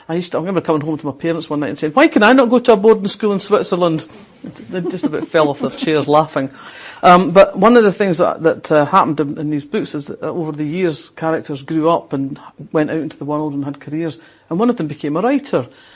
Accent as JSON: {"language": "English", "region": "Scotland", "country": "United Kingdom", "said": "I come from Fife"}